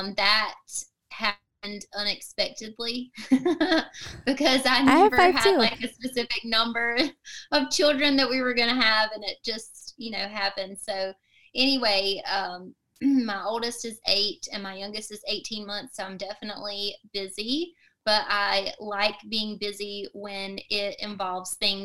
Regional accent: the South, United States; Well, I, like I said, I'm from the South and everything down here is fried, Southern buffet, comfort foods

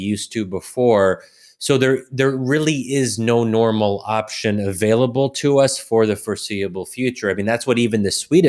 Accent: Pennsylvania, United States; You know, I'm born and raised in Pennsylvania.

